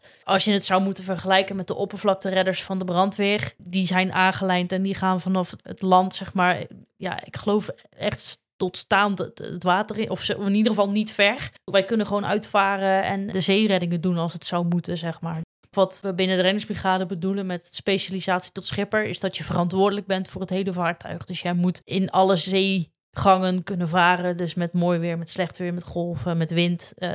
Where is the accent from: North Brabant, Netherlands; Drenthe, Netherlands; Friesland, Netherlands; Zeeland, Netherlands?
Zeeland, Netherlands; ik ben geboren en getogen in Zeeland. Dus ik kom van origine niet uit Limburg.